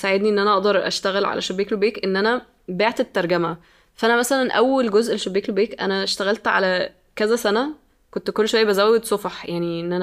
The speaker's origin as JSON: {"language": "Arabic", "country": "Egypt", "said": "احنا كمصريين ما احنا بنقرأ كتب مترجمة طول الوقت"}